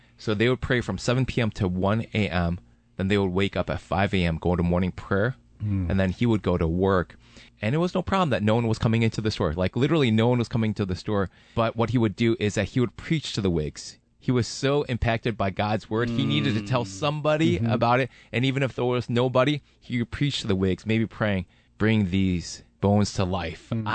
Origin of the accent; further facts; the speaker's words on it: Urbana, Illinois, United States; born there; I was born in Urbana, and it was during that time that my parents were going to church